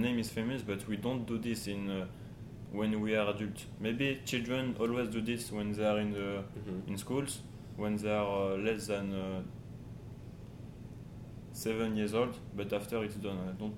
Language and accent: English; France; English is a second language; I'm from France, and you?